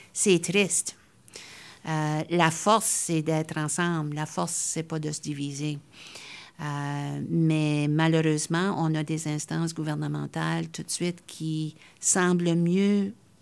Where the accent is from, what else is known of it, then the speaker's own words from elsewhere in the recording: Moncton, New Brunswick, Canada; moi, j'ai grandi à Moncton. J'ai grandi dans les années du fameux Marilyn Jones et puis tout le débat linguistique qui s'est passé dans ce contexte-là.